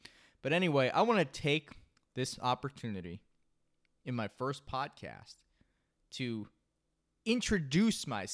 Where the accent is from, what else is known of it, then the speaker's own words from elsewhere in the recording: Florida, United States; When I was a kid, I grew up in Florida. I'm in South Florida.